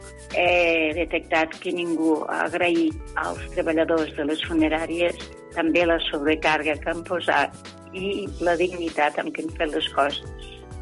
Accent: Claravalls, Catalonia, Spain; de Claravalls

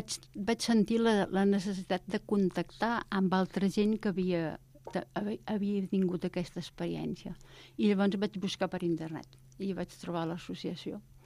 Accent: Cardona, Catalonia, Spain; born there; moved away as an adult; now in Barcelona, Spain; jo vaig néixer a Cardona, en una casa de pagès, molt gran

